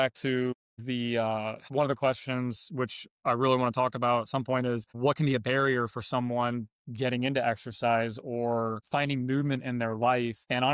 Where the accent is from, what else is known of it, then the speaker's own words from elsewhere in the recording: Dayton, Ohio, United States; now in Michigan, United States; So I'm originally from Dayton, Ohio. Despite the fact I've lived in Michigan for 22 years now